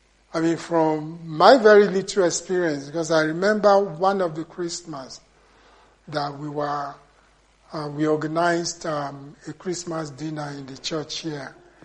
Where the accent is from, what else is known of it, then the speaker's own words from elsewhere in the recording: Nigeria; born there; Unlike my wife, I was born in Nigeria.